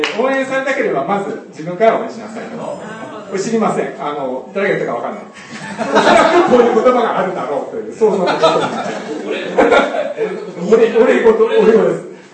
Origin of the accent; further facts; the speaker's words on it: Niigata, Japan; 私も新潟生まれの新潟育ちです。